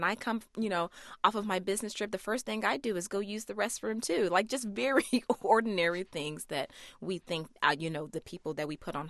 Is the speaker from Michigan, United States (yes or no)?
no; Memphis, Tennessee, United States; I definitely think it's because, you know, I grew up in Memphis, Tennessee.